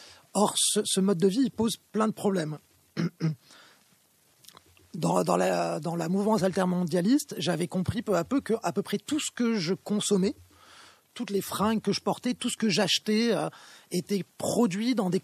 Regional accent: Paris, Île-de-France, France; born there; Moi, je suis né à Paris

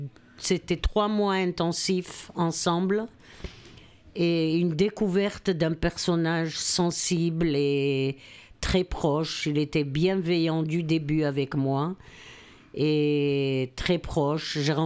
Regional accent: Israel; now in France; Je suis plutôt retournée chez moi en Israël une fois par an.

